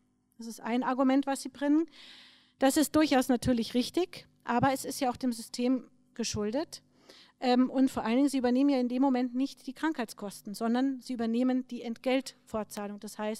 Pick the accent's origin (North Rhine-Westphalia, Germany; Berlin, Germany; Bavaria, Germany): Bavaria, Germany; Ich komme jetzt aus Bayern, aus dem Großraum München.